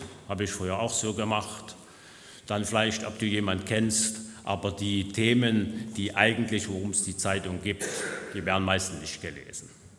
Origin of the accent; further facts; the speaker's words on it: East Germany, Germany; moved away as an adult; Ihr wisst ja von mir, ich komme aus Ostdeutschland.